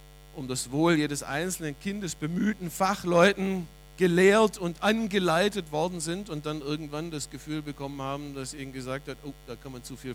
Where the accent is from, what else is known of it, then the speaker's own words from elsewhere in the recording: Steinheim am Albuch, Baden-Württemberg, Germany; bin aufgewachsen auf der Schwäbischen Alb, Ostalb, Steinheim am Albuch. Da ist zu Hause, da wohnen meine Schwiegereltern, meine eigenen Eltern, da habe ich meine Frau kennengelernt.